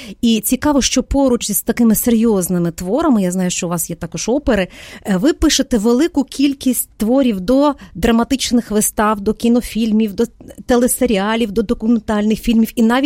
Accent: Ternopil Oblast, Ukraine; я родом із Чортківського району Тернопільської області.

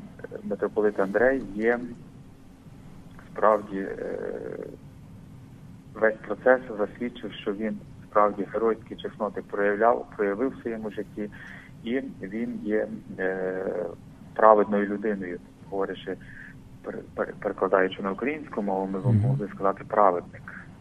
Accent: Lviv Oblast, Ukraine; я сам також з Львівщини родом. І навіть з одного району, в якому жив, народився митрополит Андрей Роман Шептицький, прізвище Яворівського району.

